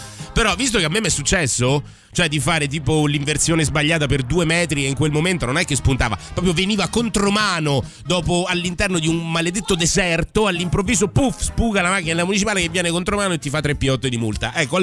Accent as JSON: {"language": "Italian", "region": "Abruzzo", "country": "Italy", "tie": "born there", "said": "Io sono nato in Abruzzo, ma vivo in Italia da 16 anni ormai."}